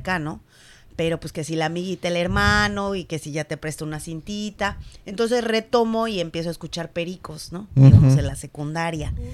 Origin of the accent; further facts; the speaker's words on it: Naucalpan, State of Mexico, Mexico; Soy mexiquense, soy de Naucalpan